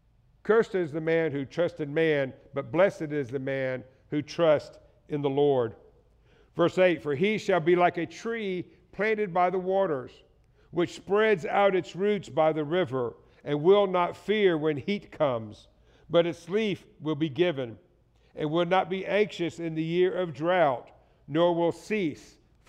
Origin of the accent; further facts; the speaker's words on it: the South, United States; I grew up in the South, lived up here, had never seen the desert.